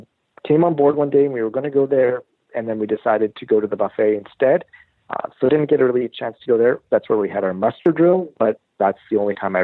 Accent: Canada; All the paperwork said, because we're Canadian, it said, you know, you do not need to fill out this card.

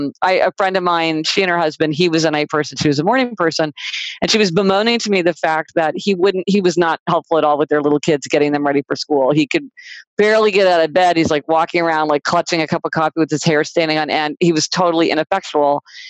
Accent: Kansas City, Missouri, United States; now in New York City, United States; I grew up in Kansas City, Missouri. So I got my driver's license at 16, but I live in New York City

